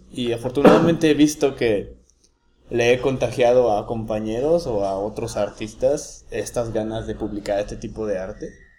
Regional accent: Monterrey, Nuevo León, Mexico; also born or lived in Mexico City; Pues roté un poquito entre Monterrey y la Ciudad de México.

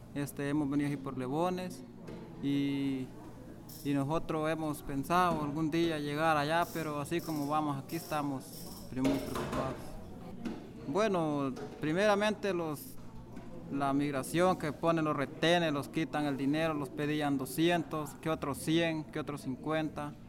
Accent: Copán, Honduras; moved away; vengo de Honduras, del departamento de Copán.

